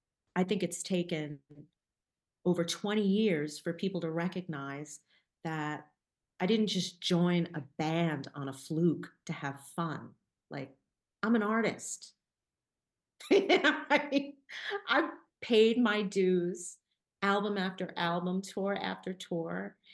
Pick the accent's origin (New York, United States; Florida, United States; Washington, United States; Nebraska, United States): New York, United States; when I think about the lifestyle of growing up on Long Island and how that influenced me, I spent a lot of time in the woods, by the water, swimming, daydreaming, hanging out in trees